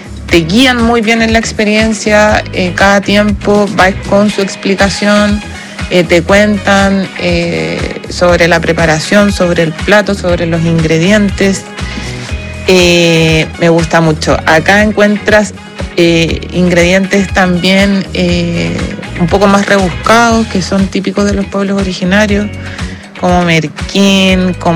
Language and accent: Spanish; Santiago, Santiago Metropolitan, Chile; born there; En el barrio de Bellavista